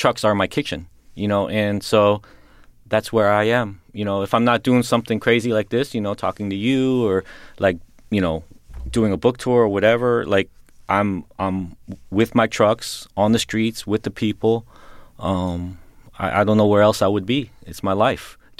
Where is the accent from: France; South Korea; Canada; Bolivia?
South Korea; It was being around low riding. It was being around growing up in Korea. The immigration. Being around the American school system